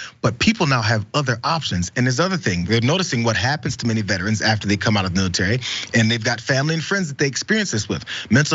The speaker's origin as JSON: {"language": "English", "town": "St. Louis", "region": "Missouri", "country": "United States", "tie": "born or raised there", "said": "When I grew up in St. Louis, that a few did it that for that very reason."}